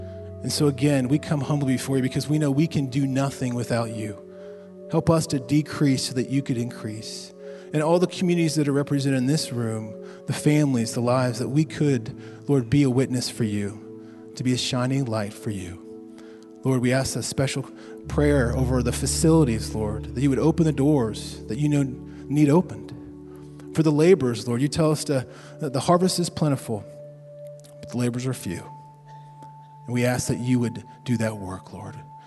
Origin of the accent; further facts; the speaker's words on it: Wilmington, Ohio, United States; now in Springboro, United States; And we live in Springboro. Our kids go to school in Springboro. That's our community. And I grew up in Wilmington, actually, so God brought me back home.